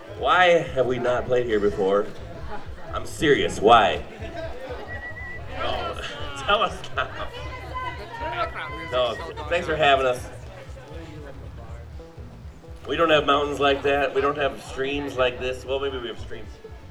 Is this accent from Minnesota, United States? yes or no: yes; Minnesota, United States; Well, we're called … We're from Minnesota.